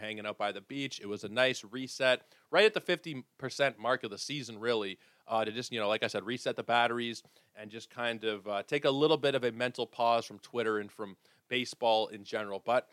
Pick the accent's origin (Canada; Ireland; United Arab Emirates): Canada; Toronto, Ontario; I am Canadian. I am up here in Toronto